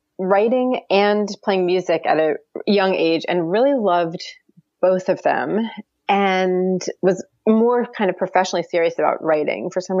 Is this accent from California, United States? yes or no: no; Maryland, United States; I'm not from the American South, but like I did grow up in a suburb of Baltimore. So it's not, you know, it's not far.